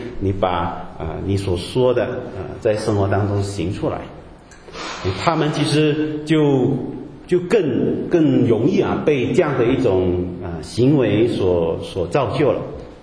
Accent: Guangdong, China; accent: Cantonese; 我们广东话有时候啊，这个聪明的人就用口嘛

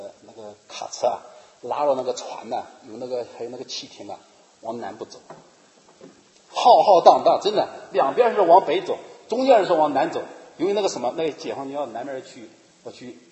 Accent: Henan, China; 就是我小的时候，在76年，中国我老家发了一次大水。大家可能都知道，76年中国发大水是非常厉害，就在我们河南这个地方。

